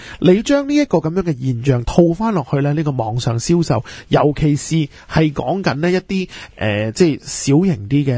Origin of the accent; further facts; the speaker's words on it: Hong Kong; 作为香港人咧，即系呢几个月啊